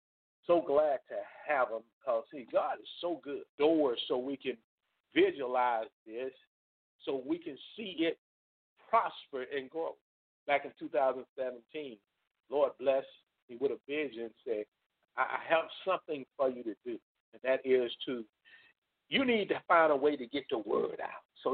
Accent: Alabama, United States; We hail from South Central Alabama.

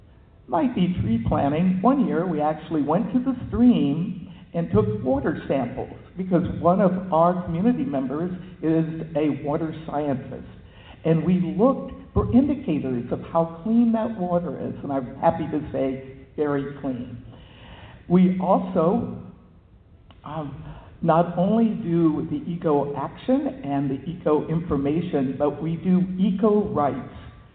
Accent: Virginia, United States; I grew up in Virginia. I went to college at the College of William and Mary in Virginia.

